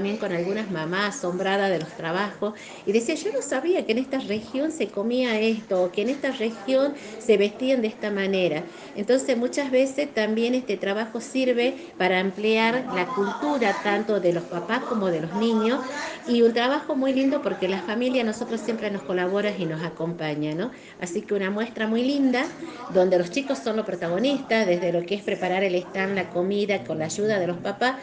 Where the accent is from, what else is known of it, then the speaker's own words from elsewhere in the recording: Argentina; Como jujeño, ¿qué es lo que tengo? Como salteño y como argentino sobre todo, ¿no?